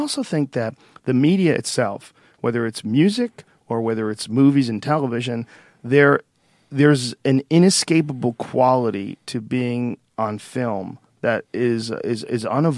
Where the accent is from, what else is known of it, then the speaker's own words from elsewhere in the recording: Boston, Massachusetts, United States; Well, I grew up in Boston and I used to do comedy at the Montreal Comedy Festival every year.